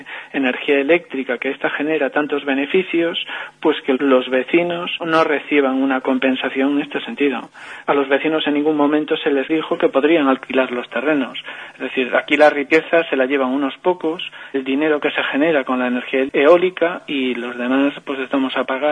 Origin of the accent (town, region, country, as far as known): Muras, Galicia, Spain; born or raised there